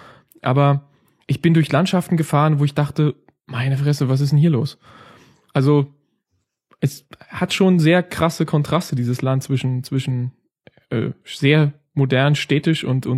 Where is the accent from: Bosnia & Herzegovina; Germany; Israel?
Germany; East Germany; Auch wenn ich jetzt ein Ossi bin, der nur im Westen wohnt